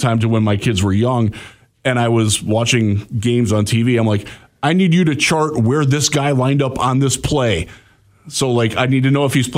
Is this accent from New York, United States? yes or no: no; Ohio, United States; Yeah, like I'm from Lorain County, which is the county adjacent west of Cleveland.